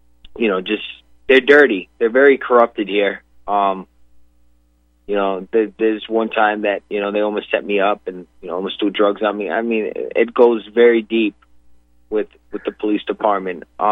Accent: New York, United States; So I'm originally from New York

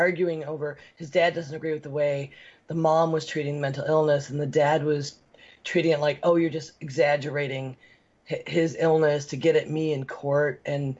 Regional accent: Buffalo, New York, United States; But WGRZ, I still follow my hometown news, and they're like, "Oh, geez, he was a Buffalo kid,"

